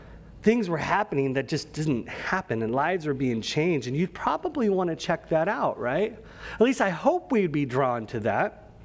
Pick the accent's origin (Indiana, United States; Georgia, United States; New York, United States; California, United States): California, United States; For me, growing up in California, it's Bakersfield.